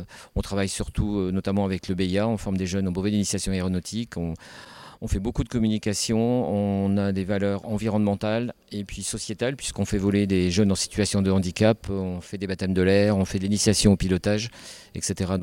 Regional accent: Dijon, Bourgogne-Franche-Comté, France; now in Jura, France; autrement je suis principalement bourguignon et je vis dans le Jura.

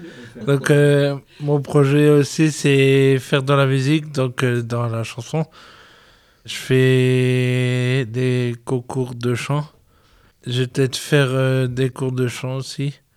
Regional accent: Lens, Hauts-de-France, France; j'ai 25 ans, je suis de Lens.

